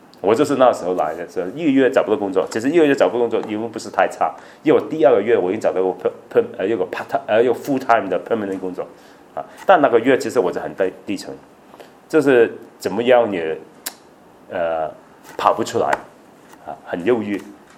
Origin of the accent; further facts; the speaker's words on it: Hong Kong; 我在香港长大，所以常常可以在海边。